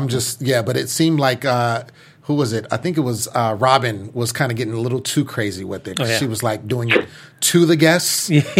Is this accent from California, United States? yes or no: yes; California, United States; And, you know, I'm from Northern California, so we all know who